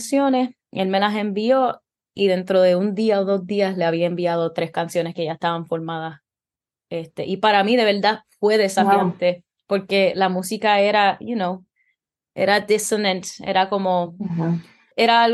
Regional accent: Carolina, Puerto Rico; born there; also born or lived in Nebraska / California; Y yo nací ahí. Yo nací en Carolina. Vivimos ahí no mucho tiempo.

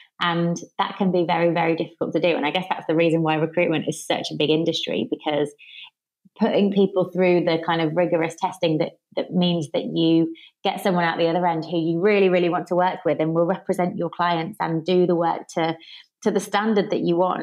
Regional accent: Birmingham, West Midlands, United Kingdom; born and raised in Birmingham. I just turned 30 and then Birmingham's my base camp

